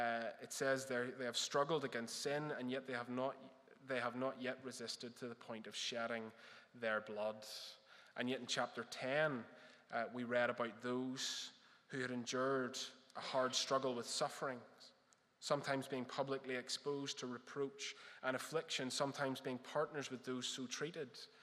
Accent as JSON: {"language": "English", "region": "Northern Ireland", "country": "United Kingdom", "said": "I'm from the North Coast, and so not too far away from McGilligan Prison."}